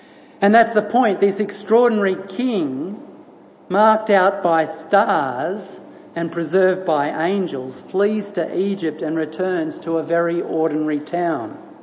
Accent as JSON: {"language": "English", "town": "Bowral", "region": "New South Wales", "country": "Australia", "tie": "born or raised there", "said": "legendary Australian cricketer, came from my hometown. Yep, came from Bowral, New South Wales."}